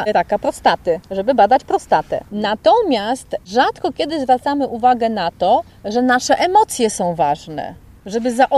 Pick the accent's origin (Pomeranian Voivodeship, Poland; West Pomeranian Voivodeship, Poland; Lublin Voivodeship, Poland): Lublin Voivodeship, Poland; Puławy; born there; Zaczęłam w Puławach, urodziłam się tutaj.